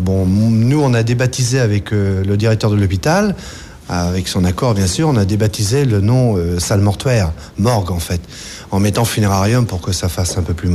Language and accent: French; Paris, Île-de-France, France; born there; j'étais abandonné dès ma naissance, en 1948. Je suis né en 48, dans Paris 18e, rue Carpeau, exactement, et j'étais abandonné là.